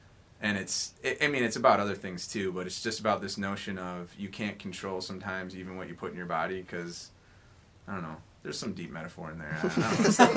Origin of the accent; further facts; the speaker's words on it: East Lansing, Michigan, United States; you're like, well, we're from Michigan.